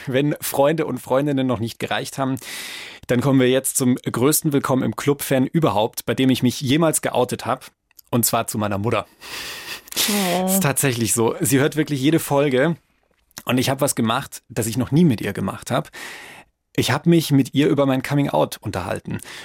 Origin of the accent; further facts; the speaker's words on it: Bavaria, Germany; ja, ich bin in Franken aufgewachsen.